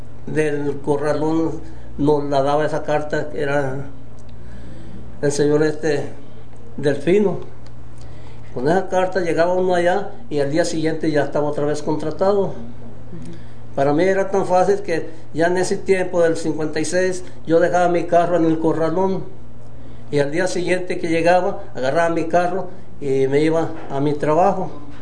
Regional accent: Chacala, Durango, Mexico; born there; also born or lived in Las Coloradas / Sinaloa; Yo nací el 11 de octubre de 1932. Nací en Chacala, Durango. Viví hasta la edad de 5 o 7 años en Chacala. De ahí nos cambiamos a un mineral que se llama Las Coloradas. Ahí vivimos con mi mamá hasta el 42.

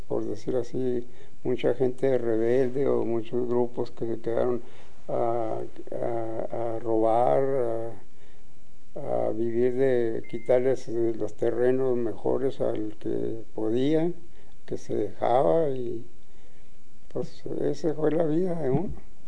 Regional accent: Casas Grandes, Chihuahua, Mexico; born there; Nací en Casas Grandes, Chihuahua.

